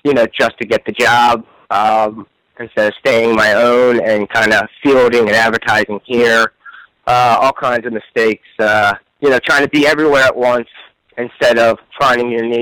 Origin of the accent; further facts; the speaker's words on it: New Jersey, United States; accent: New Jersey; Right. I'm actually from New Jersey. But I live out in Maryland now